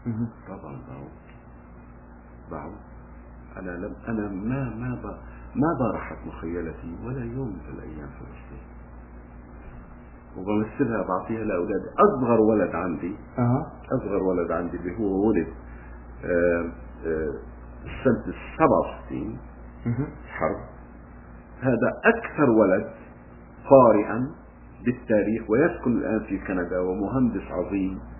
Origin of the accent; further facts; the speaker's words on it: Palestine; الممتلكات بالنسبة لي هي جزء من كينونتي كفلسطيني. مش انه اذا انت دفعت لي حقها تنتهي فلسطينيتي. لا فلسطين بالنسبة لي ميلاد ووطن وذاتية.